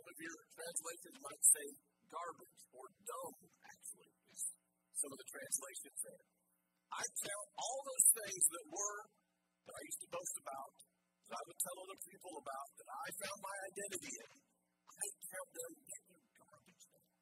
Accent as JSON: {"language": "English", "country": "United States", "said": "During Thanksgiving, I'm thankful that I'm an American. I really am."}